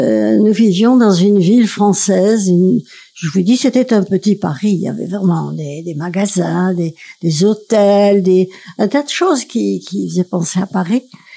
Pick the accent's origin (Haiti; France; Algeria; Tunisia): Algeria; moi je disais toujours, les Algériens c'était nous